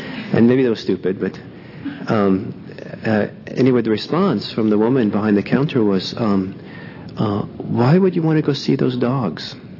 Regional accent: United States; And I'm an American or something.

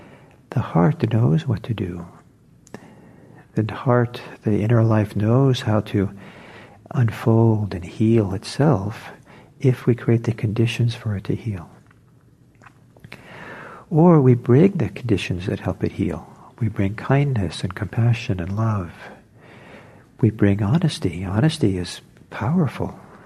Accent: Los Angeles, California, United States; When I was growing up in Los Angeles, we get the Los Angeles Times

